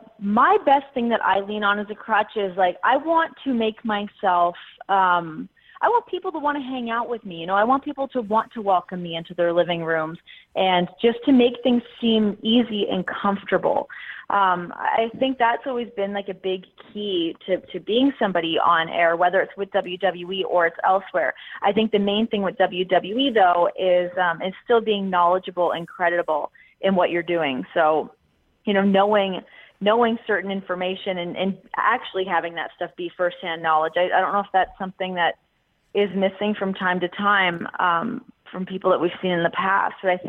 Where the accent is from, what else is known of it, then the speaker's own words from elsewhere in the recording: Canada; accent: Canadian; losing my Canadian accent, which I truly believe I never had